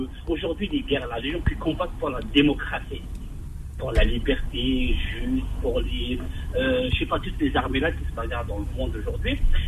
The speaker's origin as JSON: {"language": "French", "region": "Bouira Province", "country": "Algeria", "said": "Moi, je suis entre Tizi Ouzou et Bdjaïa au milieu de Bouira."}